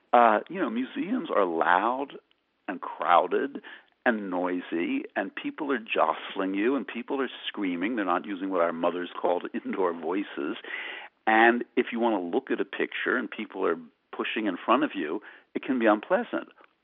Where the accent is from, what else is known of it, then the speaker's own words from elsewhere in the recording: Philadelphia, Pennsylvania, United States; also born or lived in Massachusetts, United States; I am not a New Yorker by birth or by upbringing. I'm from Philadelphia. I grew up in suburban Philadelphia.